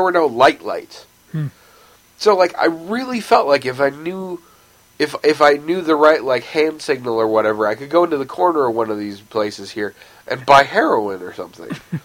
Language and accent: English; Salem, Oregon, United States; Which was also the name of an amusement park where I grew up in Salem, Oregon, that I actually really enjoyed.